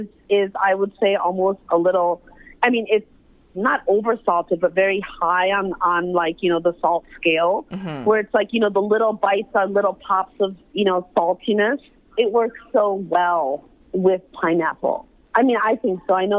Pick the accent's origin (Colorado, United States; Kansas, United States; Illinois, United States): Illinois, United States; Chicago; I am of Pakistani heritage, born and raised in Chicago, but sweetness in our savory food is a big no-no.